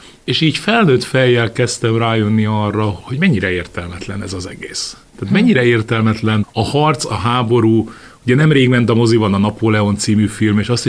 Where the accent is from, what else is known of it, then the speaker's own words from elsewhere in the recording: Hungary; amikor meldöngető magyarként kiállunk nagyon sokszor, hogy minden, ami akkor magyarok vagyunk